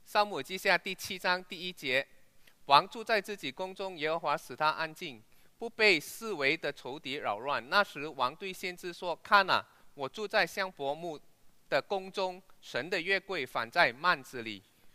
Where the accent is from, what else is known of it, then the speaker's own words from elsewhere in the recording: Guangdong, China; 我们广东人可以拜年拜到初十五